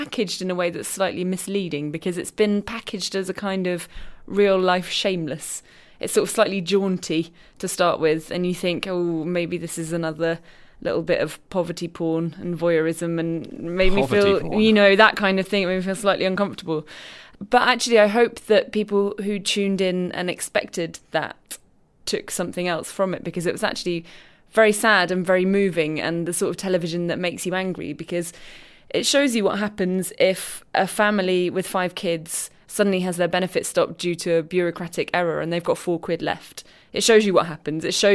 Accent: Scunthorpe, Yorkshire and the Humber, United Kingdom; And also, I'm from Scunthorpe, so it was nice to see

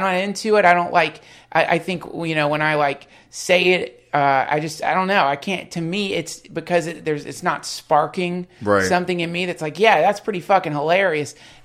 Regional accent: the South, United States; I grew up in the South.

